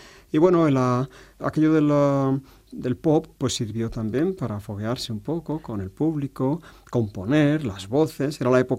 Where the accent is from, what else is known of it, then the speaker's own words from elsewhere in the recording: Sigüenza, Castilla-La Mancha, Spain; Bueno, pues todavía hay gente en Sigüenza, mi pueblo, que recuerda aquellas canciones.